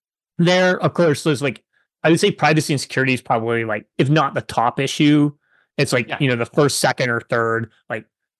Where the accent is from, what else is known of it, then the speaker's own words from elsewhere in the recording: Canada; they had three kids growing up in Canada and the amount of gear that you need to put on a child to get them out in the winter.